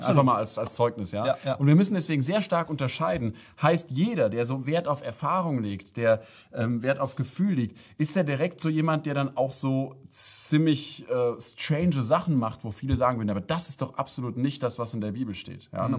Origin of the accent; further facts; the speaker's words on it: Germany; Also wir kommen aus Deutschland. In Deutschland ist man eher geprägt so zum Nüchternen eher.